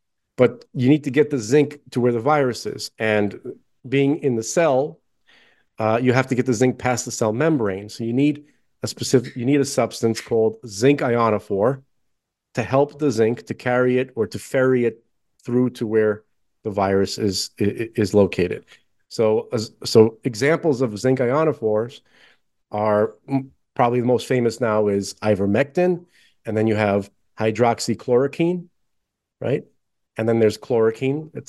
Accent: United States; I'm not big on entitlement in general. I'm very American

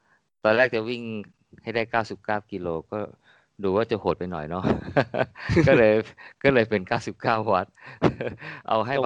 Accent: Bang Sai, Phra Nakhon Si Ayutthaya, Thailand; คือบ้านเกิดเนี่ยอยู่อำเภอบางไทรแต่ว่าไปตัวจังหวัดเนี่ยก็ค่อนข้างบ่อย

